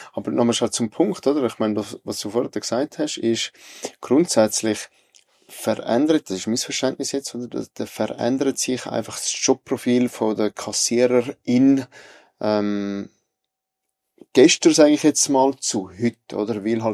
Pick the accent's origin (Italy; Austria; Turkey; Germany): Italy; German is a second language; now in Switzerland; Ich komme ja aus Italien, oder?